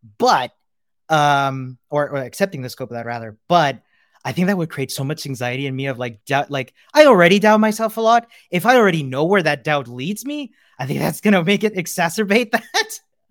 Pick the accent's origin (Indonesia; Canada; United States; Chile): Chile; now in Vienna, Austria; Hi everyone … I'm originally from Chile, but I'm living in Vienna in Austria.